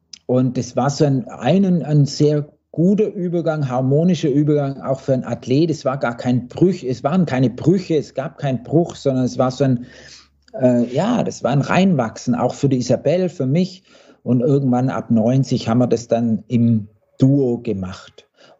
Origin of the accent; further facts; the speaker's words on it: Blaubeuren, Baden-Württemberg, Germany; Blaubeuren, wo ich herkomme.